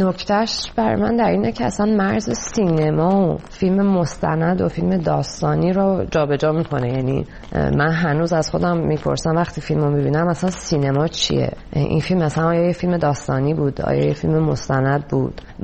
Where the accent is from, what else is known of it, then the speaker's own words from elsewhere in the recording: Iran; moved away; به چه دلیل من از ایران اومدم بیرون